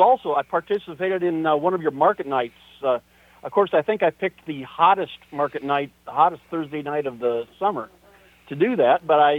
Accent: Iowa, United States; I have donated some copies to Kendall Young, That's my hometown library. I spent many an evening at Kendall Young Library during my school days.

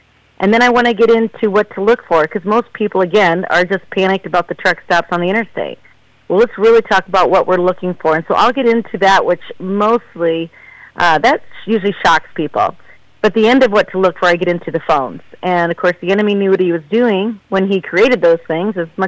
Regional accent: Algona, Iowa, United States; Well, I'm from Algona. I was born and raised here.

